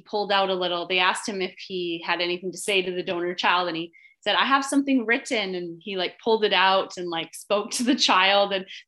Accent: British Columbia, Canada; I'm Canadian, there's not a lot of Canadian clinics. So that was definitely appealing to me. So he was out of Toronto. I'm just outside of Vancouver.

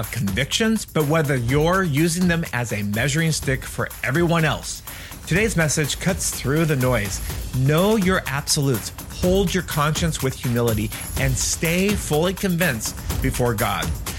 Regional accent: Washington, United States; I don't know that you or myself as an American citizen, Washingtonian, that we struggle with days

